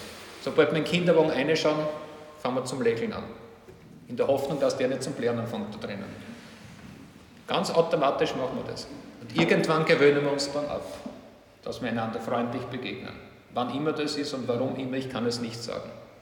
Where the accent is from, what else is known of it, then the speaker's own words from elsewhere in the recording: Upper Austria, Austria; Bei uns im Innviertel, wir haben es ein bisschen kleinstrukturierter gehabt, zumindest in meiner Umgebung.